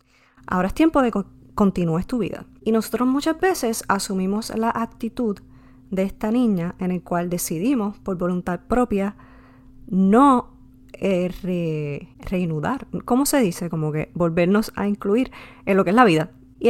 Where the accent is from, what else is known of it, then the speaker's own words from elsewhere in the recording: Naranjito, Puerto Rico; yo soy puertorriqueña, nacida y criada en Puerto Rico, específicamente en el pueblo de Naranjito, entre Naranjito y Toalta.